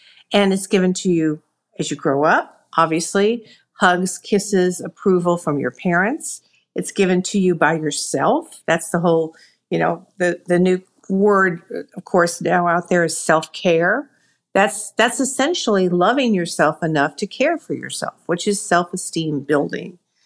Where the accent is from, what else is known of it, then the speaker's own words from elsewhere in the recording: Columbia, Missouri, United States; I grew up in Missouri, Columbia, Missouri, to be exact.